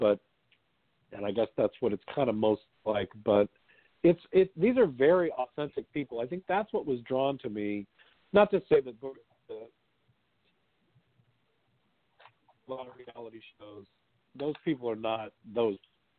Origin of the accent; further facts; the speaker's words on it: Kansas City, Missouri, United States; now in Los Angeles, United States; I'm from the Midwest. I mean, I'm from Kansas City, Missouri